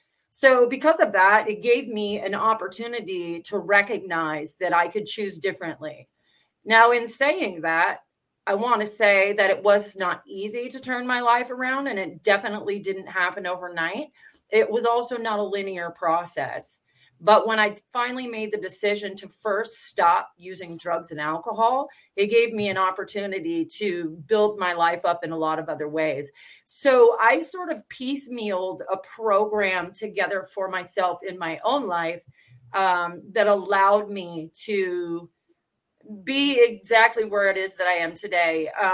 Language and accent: English; Washington, United States; I'm from Washington State. I just recently came down here to San Diego County